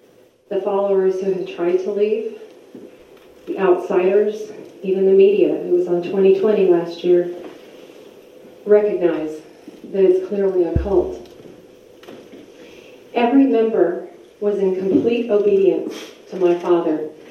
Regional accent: Illinois, United States; Well, I grew up outside of Chicago, and my dad pastored actually a wonderful church there

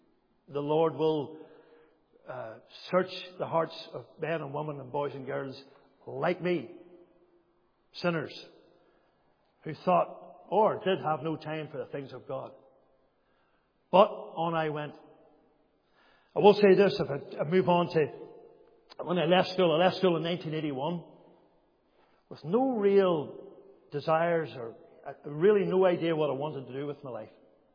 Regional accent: Northern Ireland, United Kingdom; When I think about those years as a boy growing up in Makara was very much like a lot of towns in the 70s, mid 70s, late 70s, early 80s, very much became a polarized town with the Troubles.

